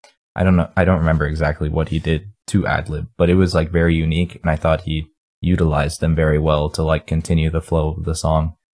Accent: Texas, United States; As a Texan, I feel like he's specifically talking to us right there, speaking our Texan language.

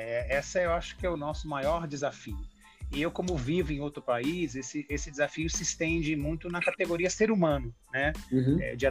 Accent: Brazil; nós, como brasileiros, somos mais, talvez, ousados, né, no processo de mudança.

